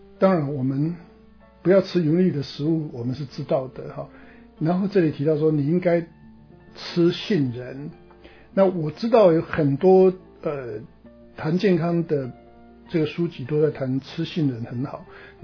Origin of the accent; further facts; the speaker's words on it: Taiwan; now in United States; 我们中国人的话，我在台湾的话，我们的主食是猪肉嘛